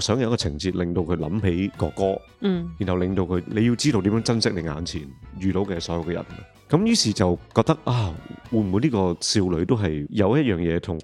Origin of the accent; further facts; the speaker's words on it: Hong Kong; 而家香港嘅小孩子嘅压力都系大嘅，虽然唔同咗啫。因为我在这个地方长大